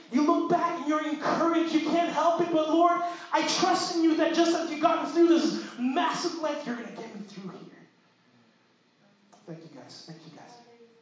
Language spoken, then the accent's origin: English; Philippines; As you know, I'm Filipino.